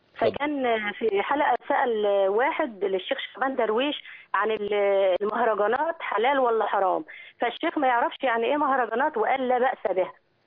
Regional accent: Gharbia, Egypt; واحنا من الغربية،

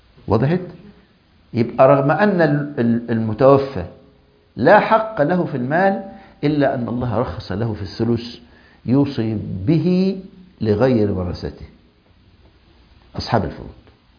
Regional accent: Egypt; عندنا في مصر،

